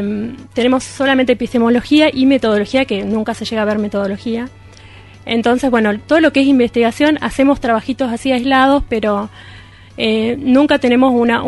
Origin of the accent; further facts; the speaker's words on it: La Plata, Buenos Aires Province, Argentina; soy de La Plata, tengo 26 años